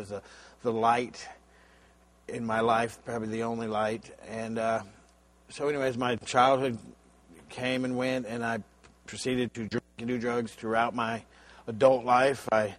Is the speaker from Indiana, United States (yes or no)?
no; Arizona, United States; I'm from Arizona. I come from a family of alcoholics.